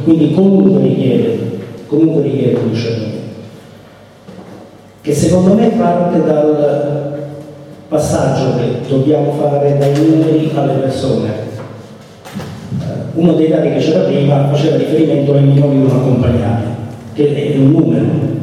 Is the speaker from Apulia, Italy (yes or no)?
no; Sicily, Italy; born there; Vicino al mio paese natale, nella Valle del Mela, è inquinata dai fumi della centrale delle raffinerie di Milazzo